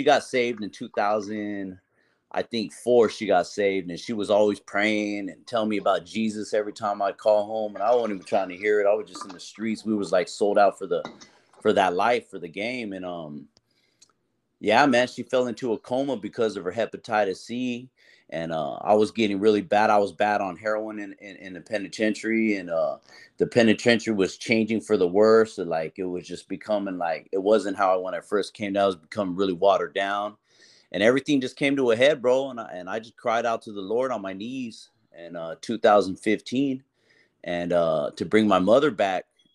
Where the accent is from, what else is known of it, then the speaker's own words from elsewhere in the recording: Chandler, Arizona, United States; Well, so I grew up in Chandler, and then, you know, I grew up in the streets, come from a drug addict mother. My dad was from Mexico.